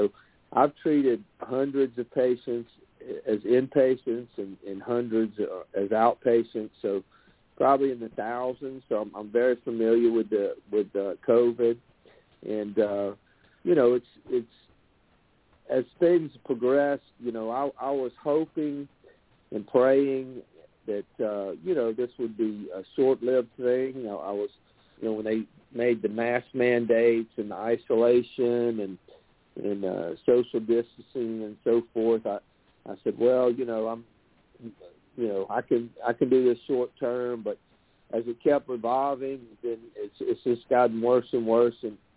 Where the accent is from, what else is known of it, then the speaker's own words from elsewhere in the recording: Mississippi, United States; I'm 55 years old. I was born and raised in Mississippi. I was raised on the Mississippi Gulf Coast. My mother and father are from the northern part of the state.